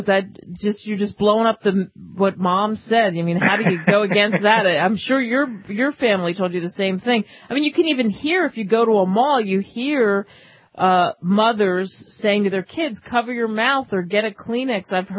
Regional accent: Queens, New York, United States; My mother must have said that to us a thousand times when we were growing up in Queens, getting off the bus, whatever.

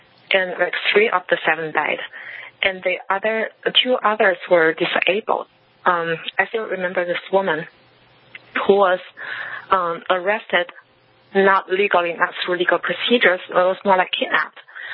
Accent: Beijing, China; English is a second language; I grew up in Beijing, my family was doing fine, I had a really good job.

